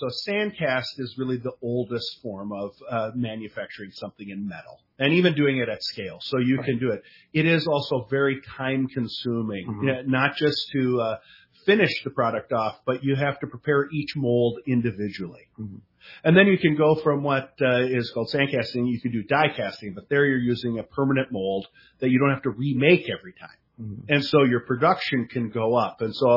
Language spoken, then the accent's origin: English; Minnesota, United States; like I grew up in Minnesota, we fish what's called a lemon head